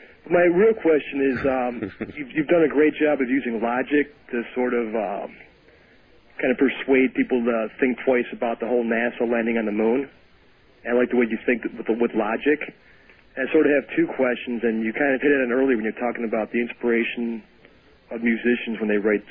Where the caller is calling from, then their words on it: Chicago, Illinois, United States; I'm calling from Chicago.